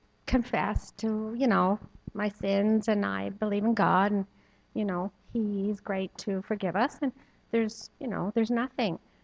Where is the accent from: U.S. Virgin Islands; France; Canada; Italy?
Canada; Miramichi, New Brunswick; I'm from the Miramichi.